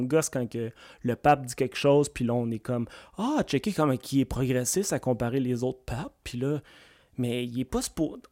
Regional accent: Quebec, Canada; now in Montréal, Canada; moi, j'ai été élevé en Abitibi, t'sais, tout le monde était pareil, puis t'sais, t'en vois pas de différence. Fait que ça, quand t'arrives à Montréal, t'as une espèce de choc

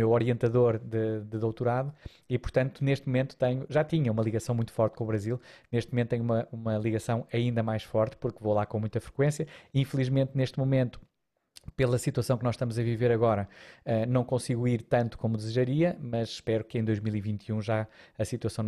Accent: Lisbon, Portugal; porque eu sou de Lisboa e o Porto fica a 300 km

